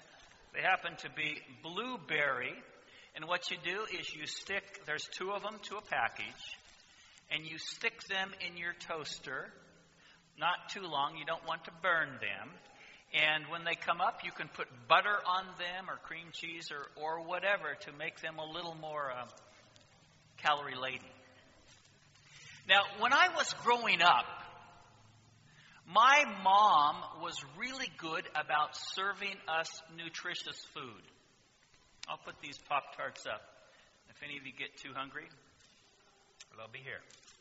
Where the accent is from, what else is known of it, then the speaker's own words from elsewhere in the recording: Napa, California, United States; And when I think of Sabbaths growing up as a teenager, I think of growing up in Napa, California, and I have nothing but good, warm, positive memories about Sabbaths as I was growing up.